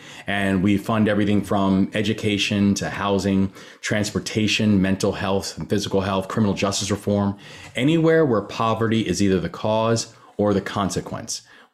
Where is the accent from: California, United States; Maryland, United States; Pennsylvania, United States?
Maryland, United States; Baltimore; And areas that include, my hometown of Baltimore, Maryland